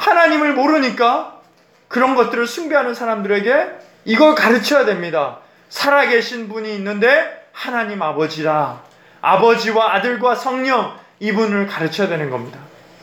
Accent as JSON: {"language": "Korean", "country": "South Korea", "lives_now": "New York, United States", "said": "저는 한국인입니다. 근데 여기에 와서 뉴욕에 가서 사역을 해보니까 엄청나게 다양한 사람이 많습니다."}